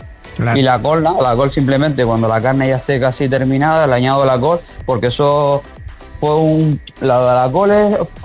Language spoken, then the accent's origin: Spanish; Casillas del Ángel, Canary Islands, Spain; Pues nada, eso surgió en mi pueblo, ahí en Casillas.